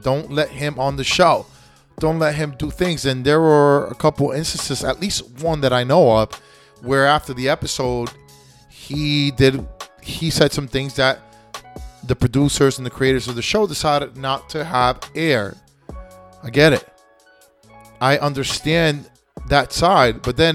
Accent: United States; You know, I'm an American at the end of the day. I was born here, raised here, and I live here, USA.

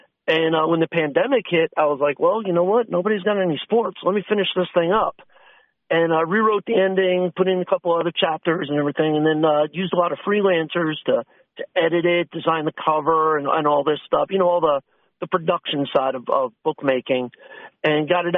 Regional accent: Florida, United States; You know, I grew up in the Brevard County area.

